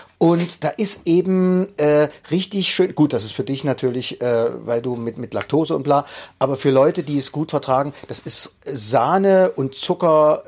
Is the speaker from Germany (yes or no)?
yes; Leipzig, Saxony, Germany; wir hatten bei uns in Leipzig, in Leipzig Südost, Anger Grottendorf, da bin ich ja aufgewachsen